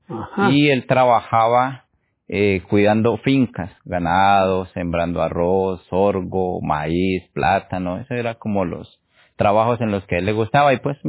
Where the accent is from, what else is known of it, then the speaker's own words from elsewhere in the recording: Tunja, Boyacá, Colombia; born there; Nací en Tunja. Es un municipio del departamento de Boyacá, en Colombia, para ubicarnos un poquito más o menos 3 horas de Bogotá, la capital de Colombia, tierra muy fría.